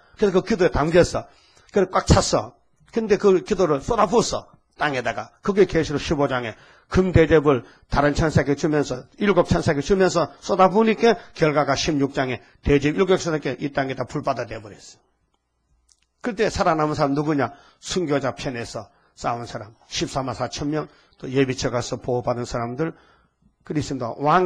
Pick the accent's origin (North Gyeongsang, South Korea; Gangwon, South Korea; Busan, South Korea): North Gyeongsang, South Korea; Uiseong; 내 고향의 의성이요. 의로운 성읍이 의성이라는 거예요. 경상북도 의성군, 다인면은, 아주 얼굴이 많은 사람들이 사는 데가 다인면이요.